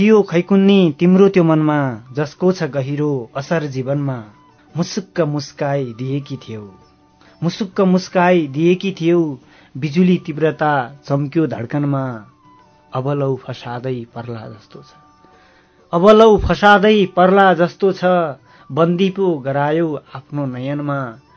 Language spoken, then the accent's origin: Nepali; Rasuwa, Bagmati, Nepal; born there; मैले रसुवा भन्ने भन्नाले रसुवा म मेरो जन्मभूमि हो।